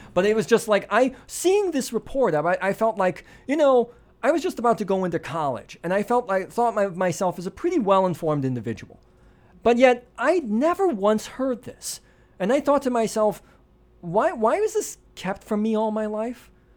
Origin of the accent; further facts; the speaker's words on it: Michigan, United States; A little bit of background. I'm from Michigan.